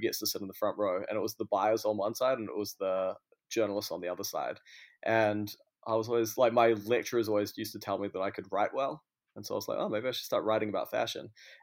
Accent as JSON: {"language": "English", "region": "Auckland", "country": "New Zealand", "tie": "born or raised there", "also_born_or_lived": "Christchurch", "said": "I come from Auckland, but I lived a lot of my life in Christchurch as well. But yeah, Auckland is pretty much where I'm from."}